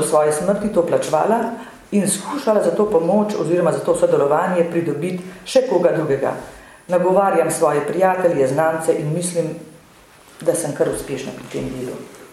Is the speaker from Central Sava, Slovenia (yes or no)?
no; Zgornji Brnik, Upper Carniola, Slovenia; Prihajam iz Zgornjega Brnika, sicer sem pa članica Župnijske Karitas Cerklje.